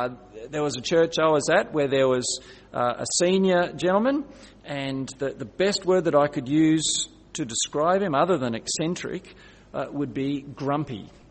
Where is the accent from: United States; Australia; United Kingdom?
Australia; And I grew up in Australia with just my immediate family.